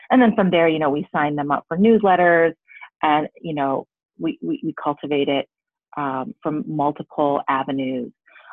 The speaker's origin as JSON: {"language": "English", "town": "Detroit", "region": "Michigan", "country": "United States", "said": "And although, full disclosure, although I would never drive this brand, because again, I'm from Detroit, I drive, I got my little GMC, gotta support Detroit"}